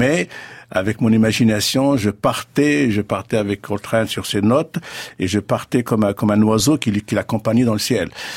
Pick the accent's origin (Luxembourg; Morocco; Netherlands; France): Morocco; Fez, Fès-Meknès; born there; se promener dans ma ville natale, Fès